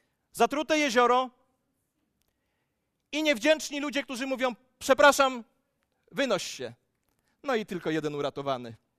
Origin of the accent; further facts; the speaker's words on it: Ciechanów, Masovian Voivodeship, Poland; born there; 15 lat temu przeprowadziliśmy się z Mariolą do Ciechanowa, miasta, którego nie znosiłem. Urodziłem się w nim, nie lubiłem Ciechanowa.